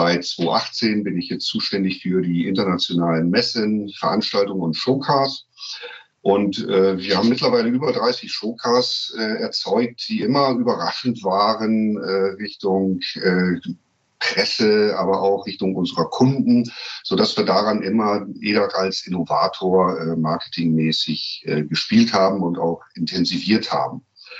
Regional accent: North Sea coast, Germany; born there; Ich bin ja hier Schlickrutscher sozusagen, an der Nordsee geboren.

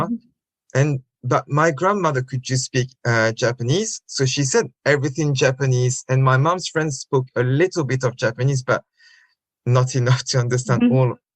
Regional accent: France; I grew up in France.

